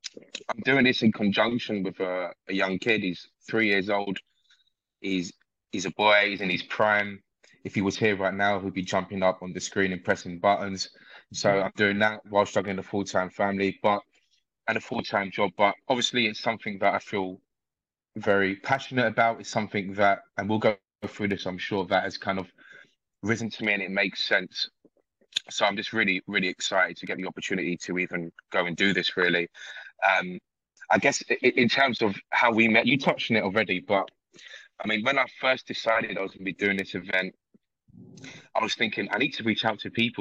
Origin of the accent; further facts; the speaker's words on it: London, United Kingdom; I'm born and raised in East London. I'm Hungarian. … is Hungarian. People think I'm Italian. I'm like, nope, I'm Hungarian.